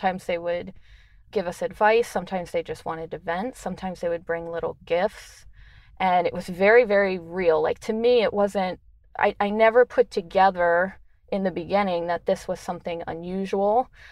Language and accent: English; Allentown, Pennsylvania, United States; born there; When I was born in Allentown, Pennsylvania, and we were kind of out in the middle of nowhere. So it was kind of farmland. There wasn't a lot of people around us.